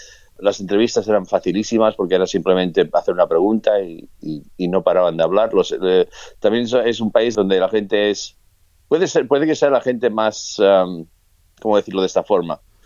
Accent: Spain; me crié en España durante la dictadura de Franco

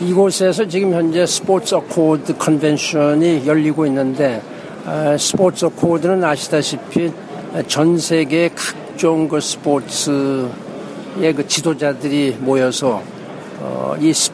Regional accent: Chungju, North Chungcheong, South Korea; 제 고향 충북 충주에서 세계 그 무예 마스터십 대회가 열리게 돼 있습니다.

